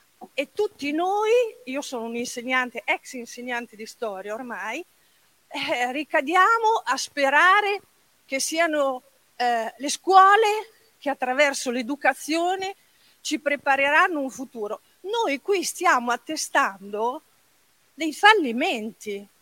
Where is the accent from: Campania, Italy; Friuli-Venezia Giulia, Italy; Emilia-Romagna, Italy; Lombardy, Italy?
Emilia-Romagna, Italy; Bologna; Io sono di Bologna, in cui giustizia non c'è stata